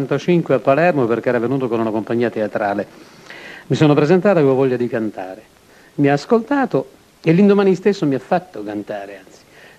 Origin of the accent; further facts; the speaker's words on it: Tunis, Tunis Governorate, Tunisia; moved away; io sono nato a Tunisi, vissuto a Tunisi e poi profugo politico per questioni di guerra